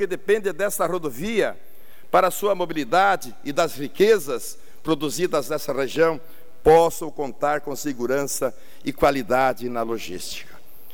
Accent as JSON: {"language": "Portuguese", "region": "Santa Catarina", "country": "Brazil", "said": "Eu que venho do Grande Oeste Santa Catarina"}